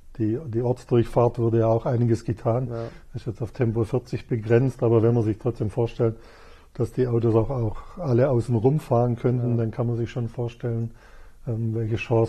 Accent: Oberjesingen, Baden-Württemberg, Germany; aufgewachsen bin ich in Oberjesingen, da liegt mein Herz, aber mittlerweile bin ich überzeugter Haslacher.

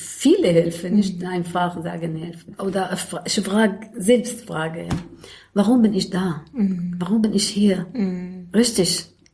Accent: Syria; German is a second language; now in Berlin, Germany; Ich habe gesagt, ich komme aus Syrien.

